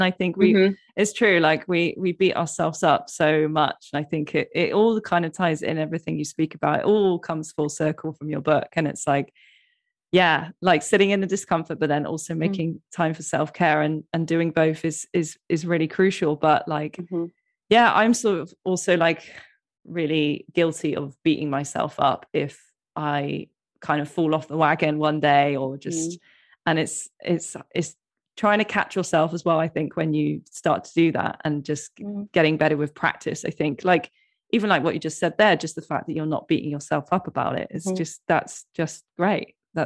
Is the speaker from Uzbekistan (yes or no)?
no; United Kingdom; because being British as well